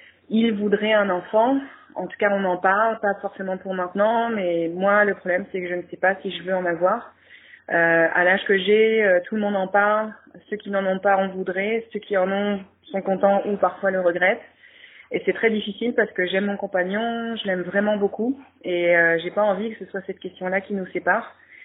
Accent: France; now in Montreal, Canada; j'ai 36 ans. Et je suis française, mais j'habite à Montréal, au Canada.

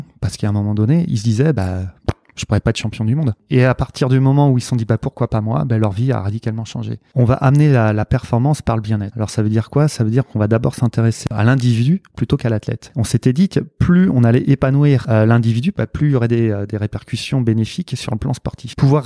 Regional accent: Nantes, Pays de la Loire, France; born there; Alors, je suis né à Nantes.

